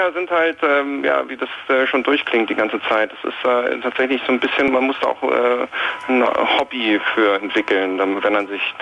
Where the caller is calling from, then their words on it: Mitte, Berlin, Germany; Jo, wir sind aus Mitte